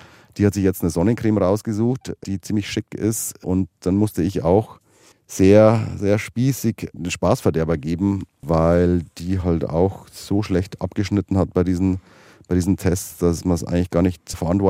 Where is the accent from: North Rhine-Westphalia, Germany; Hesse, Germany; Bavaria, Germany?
Bavaria, Germany; ich bin in Bayern aufgewachsen, auf dem katholischen Land.